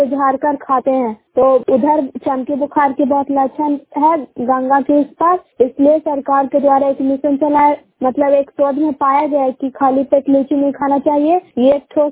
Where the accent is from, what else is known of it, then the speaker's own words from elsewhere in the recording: Bihar, India; ग्राम बैरी post मकरौता डेरा नालंदा की निवासी हूँ